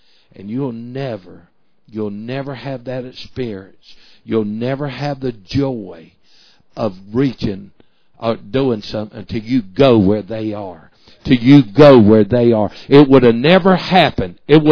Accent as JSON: {"language": "English", "town": "Salisbury", "country": "United States", "tie": "born or raised there", "said": "finally God called me off to finish college and went off back to my hometown in Salisbury"}